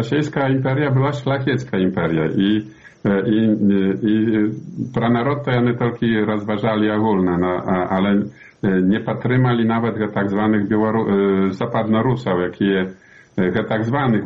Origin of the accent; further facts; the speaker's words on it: Belarus; ми білоруси